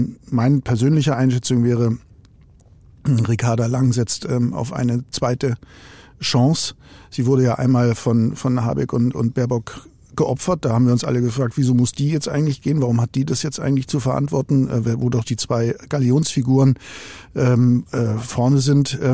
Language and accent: German; Baden-Württemberg, Germany; auch in einem Land wie Baden-Württemberg, was ich jetzt nicht so als Protestland konnotiert habe, und ich komme aus der Gegend